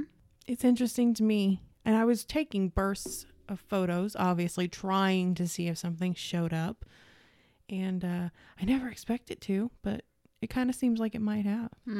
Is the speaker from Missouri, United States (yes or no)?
yes; Missouri, United States